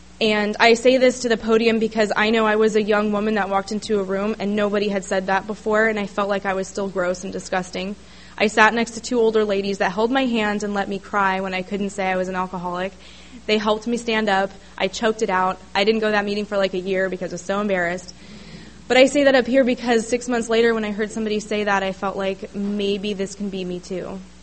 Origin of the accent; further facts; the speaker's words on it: Julian, California, United States; and I grew up in Julian. I think some of you may know where that is. Very small town